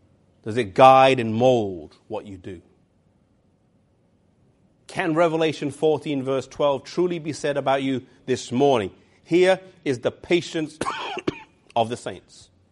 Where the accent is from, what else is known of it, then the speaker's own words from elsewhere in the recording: England, United Kingdom; I'm English.